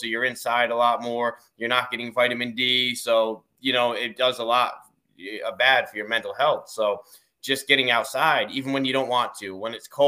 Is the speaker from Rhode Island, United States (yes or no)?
yes; Westerly, Rhode Island, United States; Yeah, I grew up in Westerly, born and raised. So I've been here my whole life.